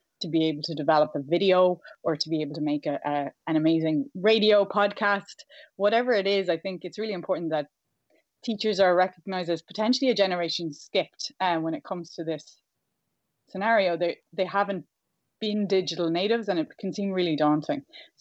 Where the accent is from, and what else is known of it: County Galway, Ireland; born or raised there